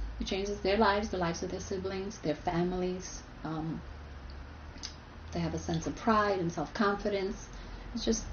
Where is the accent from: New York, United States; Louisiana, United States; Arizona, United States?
New York, United States; Brooklyn; born there; first language Spanish; English is a second language; I'm Latina by birth. I was born in Brooklyn. My mother's from Puerto Rico. My father's from Cuba. So, and I'm bilingual. I'm an interpreter. My first language was Spanish.